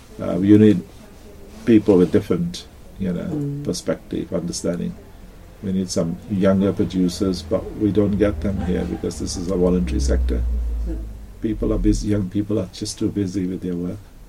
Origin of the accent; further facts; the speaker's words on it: England, United Kingdom; we human beings, because we are Punjabis, but we're also British, English.